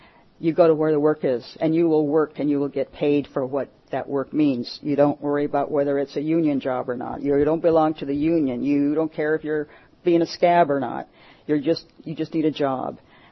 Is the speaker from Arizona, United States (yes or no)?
yes; Globe, Arizona, United States; Yes, I did. I am born and raised in Globe, Arizona.